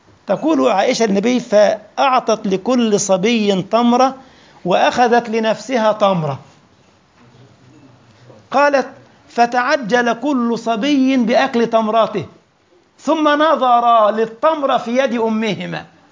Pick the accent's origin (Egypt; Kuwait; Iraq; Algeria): Egypt; عشان كده كان الناس البسطاء عندنا في مصر كان يقولوا كده جملة جميلة قوي